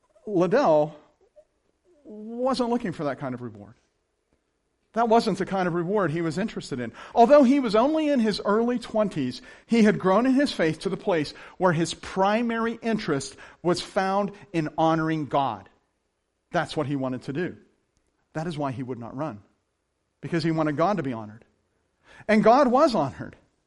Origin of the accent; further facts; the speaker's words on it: Scotland, United Kingdom; I'm Scottish, that's why I said that.